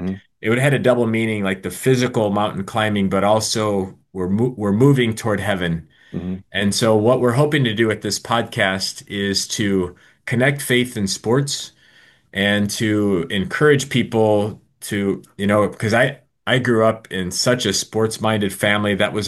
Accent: Chicago, Illinois, United States; I'm a lifelong Phillies fan, even though I grew up here in Chicago.

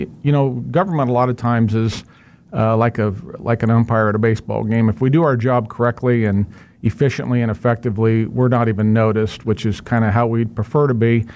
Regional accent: Kansas, United States; Yeah, I grew up in West Sedgwick County, right in between Colwich and Mays. My family had a farm out there, and that's where I was born and raised.

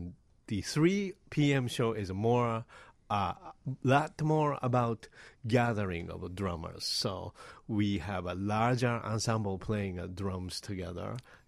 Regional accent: Japan; what I grew up in Japan were slightly different in its core aesthetics

